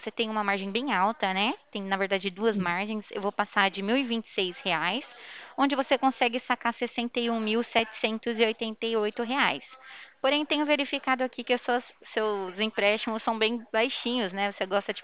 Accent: Ribeirão Preto, São Paulo, Brazil; Ó, eu sou aqui de Ribeirão Preto, tá?

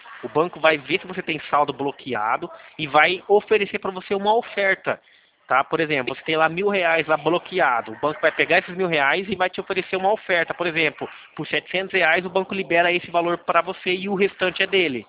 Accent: São Paulo, Brazil; Eu sou do interior de São Paulo

